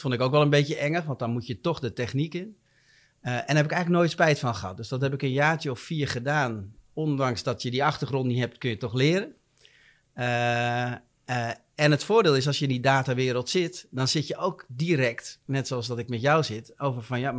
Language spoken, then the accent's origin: Dutch; Castricum, North Holland, Netherlands; Ik kom uit Castricum. Ik ben getrouwd en heb 2 kinderen.